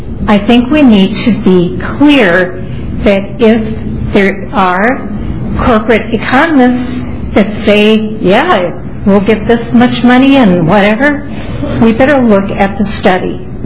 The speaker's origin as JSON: {"language": "English", "region": "Minnesota", "country": "United States", "tie": "born or raised there", "said": "I live in Spring Lake Park. And I grew up in Anoka County."}